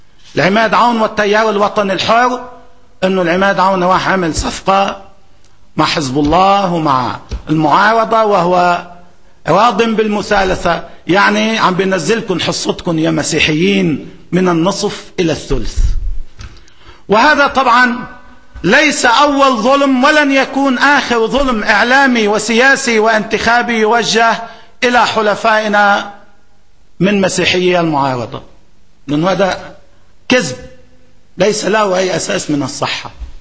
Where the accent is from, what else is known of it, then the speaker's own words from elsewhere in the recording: Lebanon; ولدينا كلبنانيين من الكفاءات العسكرية والأمنية